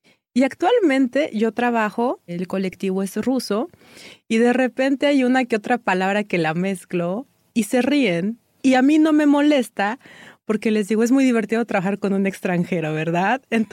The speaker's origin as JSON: {"language": "Spanish", "country": "Mexico", "said": "fui asimilando poco a poco el idioma, me fui quitando ese miedo de decir, lo voy a pronunciar mal, pues la gente se da cuenta que soy mexicana"}